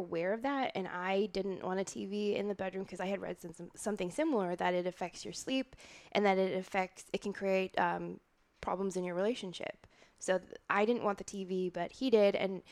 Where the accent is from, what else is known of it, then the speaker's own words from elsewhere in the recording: Minnesota, United States; Yeah. I'm from Minnesota.